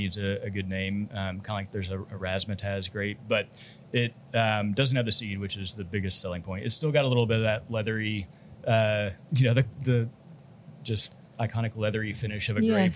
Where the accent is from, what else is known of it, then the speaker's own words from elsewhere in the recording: Texas, United States; I came from Texas. I'd never seen one of these.